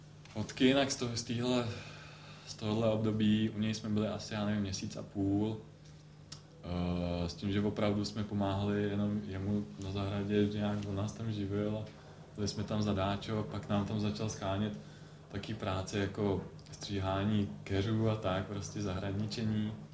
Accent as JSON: {"language": "Czech", "region": "Bohemia", "country": "Czechia", "said": "slyšel, že jsme z Čech"}